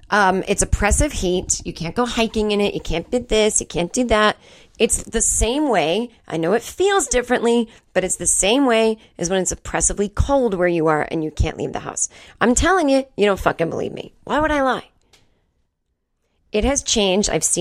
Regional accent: East Coast, United States; I'm from the East Coast. I don't mind the weather.

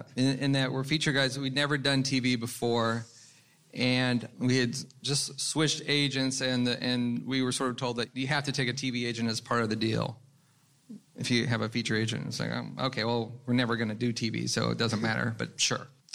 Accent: Los Angeles, California, United States; Believe it or not, I grew up in Brentwood. So I saw him a couple times when I was a kid

